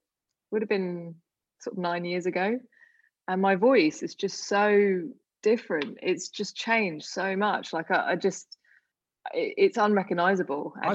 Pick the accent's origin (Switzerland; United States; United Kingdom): United Kingdom; now in Australia; I'm female, I'm British Asian, who knows how this is going to go? And because it hadn't really happened too much in the past in Australia